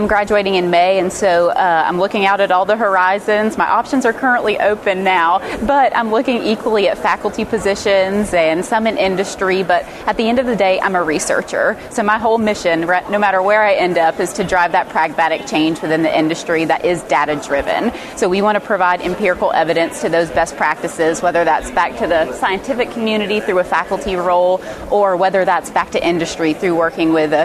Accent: Georgia, United States; So I'm from Southwest Georgia originally, and I was raised on my parents' cow-calf operation there.

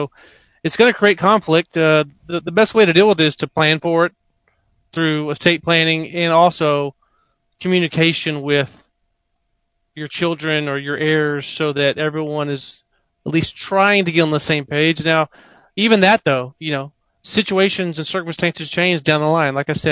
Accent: Victoria, Texas, United States; now in Houston, United States; I grew up in Victoria, Texas. Then I went to the University of Texas in Austin, and then I went to law school here in Houston. I'm in Houston, Texas now.

